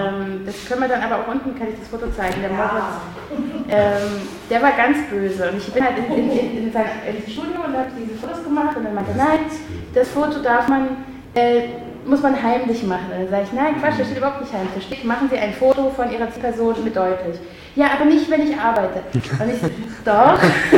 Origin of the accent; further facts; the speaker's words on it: Leipzig, Saxony, Germany; ich komme aus Leipzig und bin da auch oft und lange